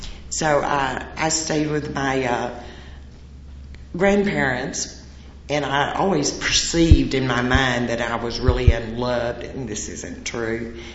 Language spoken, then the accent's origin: English; Cooper, Texas, United States; born there; I was born in Cooper, Texas, and it's kind of a northeast Texas area place.